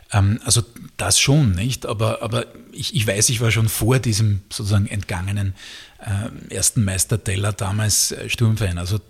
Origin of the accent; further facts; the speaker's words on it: Styria, Austria; Also ich bin aufgewachsen in der Nähe von Judenburg, so Richtung Eppenstein rein, also Richtung Kärntner Grenze eigentlich schon.